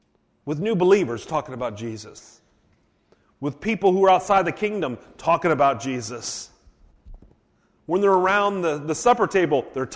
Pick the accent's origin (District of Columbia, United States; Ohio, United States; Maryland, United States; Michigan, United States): Ohio, United States; Actually, grew up in the same city where my wife taught school. So we have affinity for that. We're from Ohio and everything.